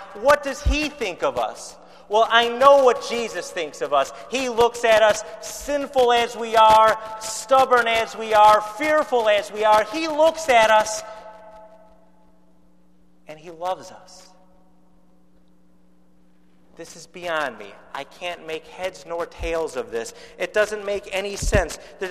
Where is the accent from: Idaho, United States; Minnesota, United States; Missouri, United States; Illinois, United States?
Illinois, United States; Chicago; And believe me, I'm from Chicago, home of Al Capone, Sam Giancana.